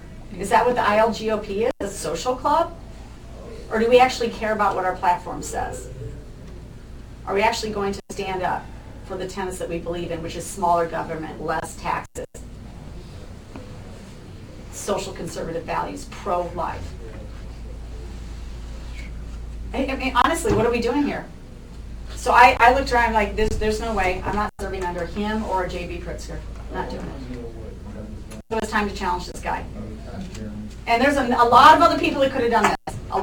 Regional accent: Vermillion, South Dakota, United States; I grew up in South Dakota, a small town called Vermilion, population 5,000 when I was there. Maybe it's 10,000 now. Home of the University of South Dakota, and you know, it's a farming community.

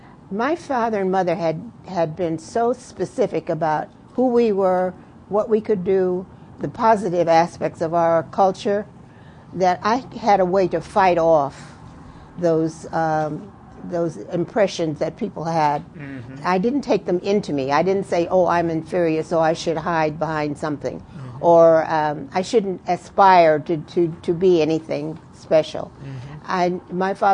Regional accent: United States; I felt I'm an American and I have rights and I am a good person.

